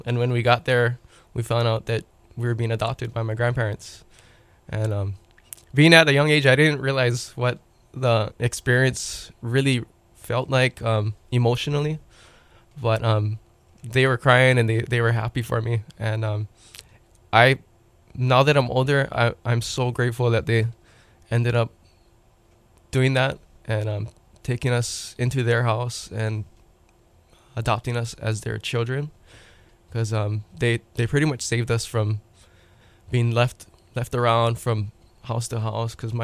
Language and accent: English; Waipahu, Hawaii, United States; also born or lived in North Shore; I grew up at a young age in Waipahu and was raised on the North Shore in my intermediate years in high school.